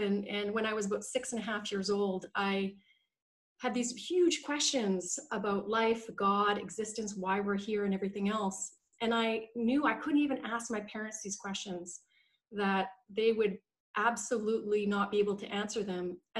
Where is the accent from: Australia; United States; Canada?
Canada; born there; So I was born in Canada. I currently live in Vancouver in beautiful British Columbia. And I'm situated between the ocean and a mountain.